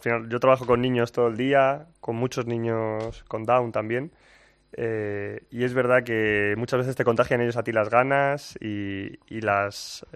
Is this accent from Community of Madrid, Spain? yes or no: yes; Madrid, Community of Madrid, Spain; Soy demasiado madrileño.